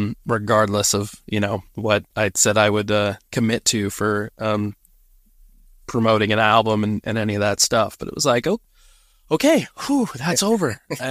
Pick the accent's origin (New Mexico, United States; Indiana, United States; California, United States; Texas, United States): California, United States; Santa Cruz; It was sold out show, which was just amazing. Especially thanks in part to … also my hometown.